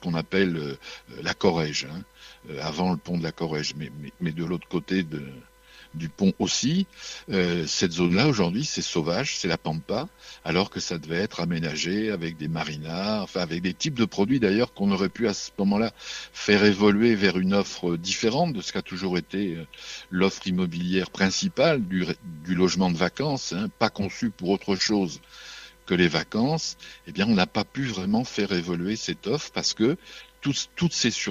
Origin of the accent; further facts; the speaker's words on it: Normandy, France; moved away; je ne suis pas le 4ois, moi je suis normand. Mais j'ai découvert le 4 en 71 donc, et j'ai eu le coup de foudre pour ce pays, vraiment. Et je suis venu m'y installer professionnellement l'année suivante, en 72.